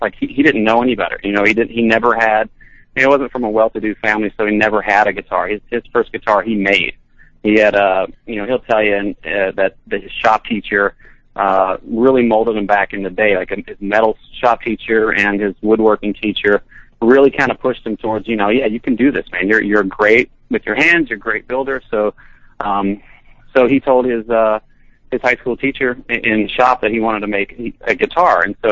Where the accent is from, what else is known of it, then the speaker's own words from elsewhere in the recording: Louisiana, United States; I moved to LA. I grew up in Louisiana and played in bands there. Ended up moving to Los Angeles in the early 2000s to kind of chase the dream.